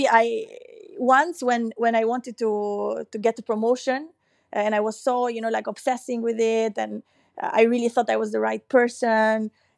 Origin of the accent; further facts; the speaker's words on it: Albania; English is a second language; now in United Kingdom; when I moved from Albania to the UK, I was so kind of thinking, oh, I don't speak English good enough.